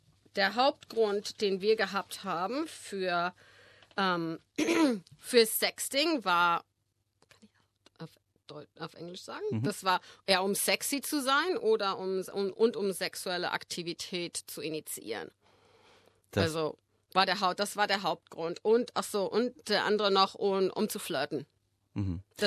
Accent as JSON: {"language": "German", "region": "Schleswig-Holstein", "country": "Germany", "tie": "born or raised there", "also_born_or_lived": "Berlin", "moved": "as an adult", "said": "Ich war bis ich 19 war in Deutschland und bin ich bin in Berlin geboren und dann in Schleswig-Holstein groß geworden. Bin dort zur Schule gegangen, bin zum Gymnasium gegangen und habe fast meine ersten 20 Jahre in Deutschland verbracht."}